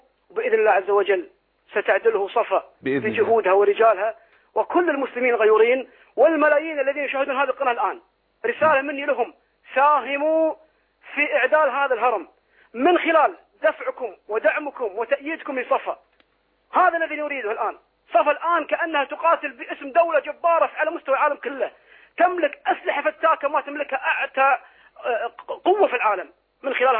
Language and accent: Arabic; Kuwait; أنا من الكويت.